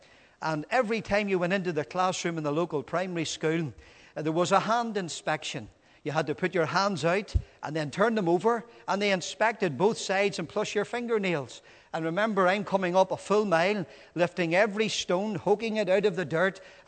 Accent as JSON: {"language": "English", "region": "Northern Ireland", "country": "United Kingdom", "tie": "born or raised there", "also_born_or_lived": "Nottingham", "accent": "Northern Irish", "said": "I was born in England, by the way. You'd hardly believe that when you hear the Northern Ireland accent. But I was born in Nottingham."}